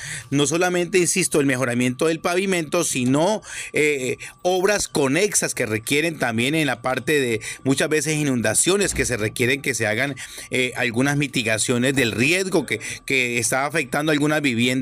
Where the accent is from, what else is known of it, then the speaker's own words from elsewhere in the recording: Huila, Colombia; somos los huilenses los que somos beneficiarios